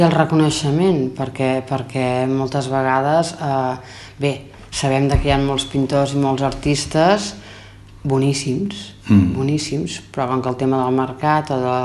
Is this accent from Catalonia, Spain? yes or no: yes; Sabadell, Catalonia, Spain; Jo no sóc d'aquí, ja ho sabeu que no, sóc de Sabadell